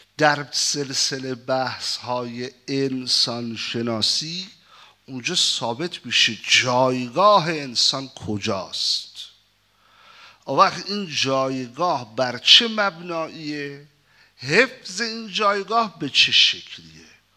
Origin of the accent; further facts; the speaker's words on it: Iran; منم ایرانی هستم